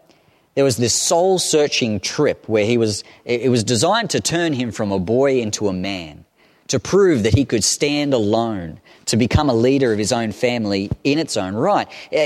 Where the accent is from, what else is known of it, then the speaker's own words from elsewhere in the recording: Stanthorpe, Queensland, Australia; When I was growing up in Stanthorpe, so a little hick country in sort of the West.